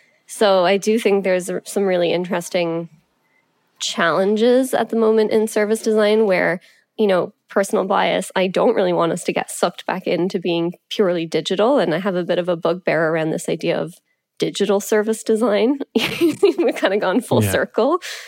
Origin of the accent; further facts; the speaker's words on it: Cork, Munster, Ireland; moved away as an adult; also born or lived in Dublin; now in Canada; So I actually grew up in Cork in Ireland. Shout out to the People's Republic. And then I went to university in Dublin, but graduated out into the recession. And so, moved to Canada.